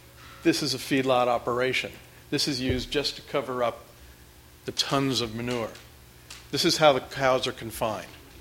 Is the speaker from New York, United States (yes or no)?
yes; New York, United States; Now, I grew up in the New York area, and I was fed TV dinners, processed food, and I ate at some of the very first fast food restaurants in the area.